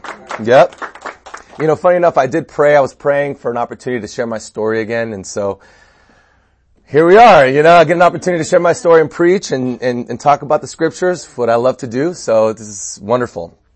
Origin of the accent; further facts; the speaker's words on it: Miami, Florida, United States; now in Los Angeles, United States; So first, I'm originally from Miami, Florida.